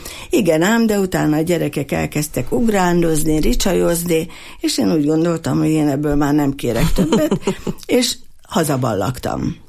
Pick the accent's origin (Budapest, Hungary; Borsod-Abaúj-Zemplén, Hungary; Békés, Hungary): Borsod-Abaúj-Zemplén, Hungary; Szikszó; born there; also born or lived in Miskolc; Tehát így születtem én Miskolcról Szikszón.